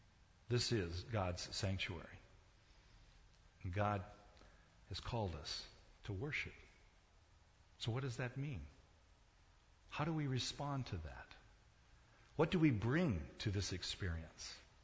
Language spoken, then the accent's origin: English; South Korea; now in United States; As a child growing up in Korea